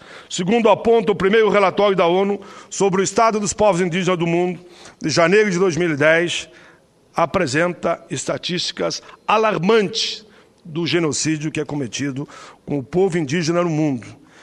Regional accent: Caxias do Sul, Rio Grande do Sul, Brazil; born there; Canoas, minha cidade de origem política, que nasci em Caxias

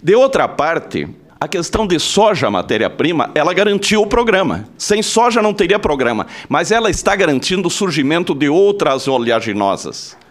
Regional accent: Erebango, Rio Grande do Sul, Brazil; eu sou natural de Erebango, interior do Rio Grande do Sul, que tem 3 mil habitantes

